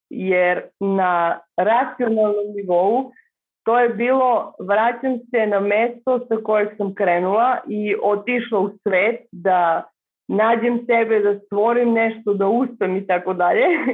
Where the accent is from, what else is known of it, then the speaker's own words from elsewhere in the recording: Vlasotince, Southern and Eastern Serbia, Serbia; also born or lived in Leskovac; Ja sam rodom iz Vlasotince, rođena sam u Leskovcu, ali sam živela pola života u Vlasotincu.